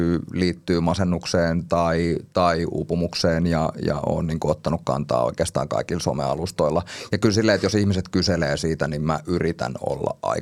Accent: Espoo, Uusimaa, Finland; also born or lived in Helsinki; Ja lapsuuteni mä oon asunut Espoossa. Ja sitten siinä niin kun ala-asteen loppupuolella niin mä oon muuttanut Helsinkiin. Ja oikeastaan niin kun nuoruusvuodet ja kaikki se, mitä on oikeasti elämästä oppinut, niin se on tapahtunut Helsingissä. Sitten mä oon tuossa 2015 muuttanut duunin perässä

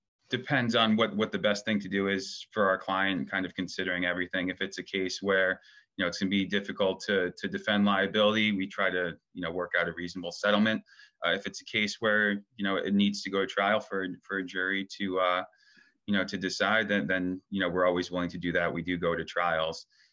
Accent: Yonkers, New York, United States; I grew up in Yonkers, just outside the city, just outside okay. the Bronx, more specifically. So you know, I was there for most of my childhood.

